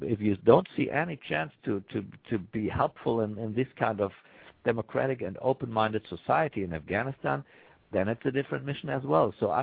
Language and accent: English; Berlin, Germany; The American troops stayed in my hometown called Berlin for decades.